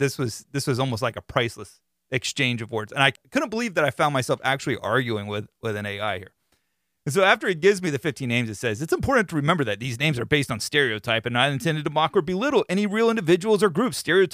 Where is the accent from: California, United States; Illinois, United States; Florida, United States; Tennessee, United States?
Florida, United States; which I don't necessarily like being associated with criminal activities because I'm from Florida.